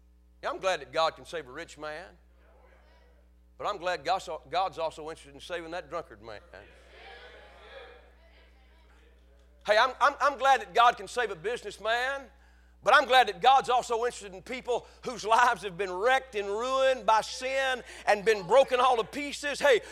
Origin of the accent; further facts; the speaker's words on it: the South, United States; born there; I love the South. People make fun of the Bible Belt. I'm glad I was born in the Bible Belt.